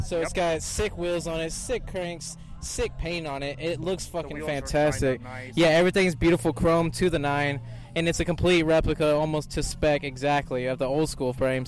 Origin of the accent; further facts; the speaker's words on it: Houston, Texas, United States; We're from Houston.